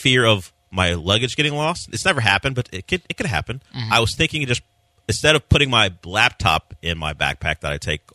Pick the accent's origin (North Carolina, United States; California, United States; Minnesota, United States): California, United States; also born or lived in Florida; I'm going to my birth state. I don't know if I call it my home state. I grew up in California, but I'm going to Florida to see my mom and family.